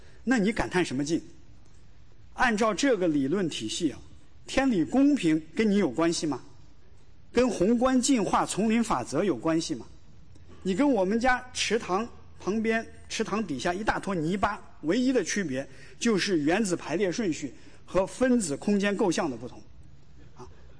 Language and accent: Chinese; China; 小的时候在中国住这个国营厂的家属院，房子都是分的，特别小，父亲母亲和我一家三口还住一间12平米的房子